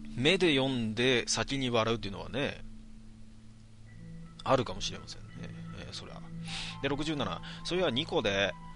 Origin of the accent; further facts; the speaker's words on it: Kanagawa, Japan; 俺神奈川なんですけど、